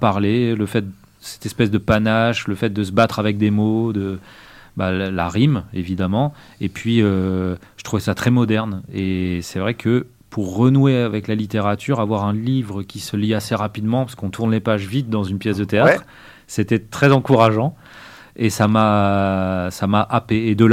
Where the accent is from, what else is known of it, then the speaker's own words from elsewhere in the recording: Chartres, Centre-Val de Loire, France; Je ne suis pas du tout de Bergerac, je suis originaire de Chartres.